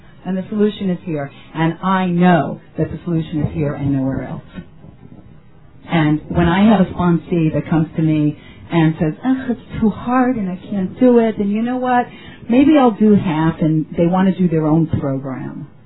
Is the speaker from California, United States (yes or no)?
yes; Los Angeles, California, United States; I am from Los Angeles, Sherman Oaks to be specific. So it's the San Fernando Valley. We have a lot of Valleyites here.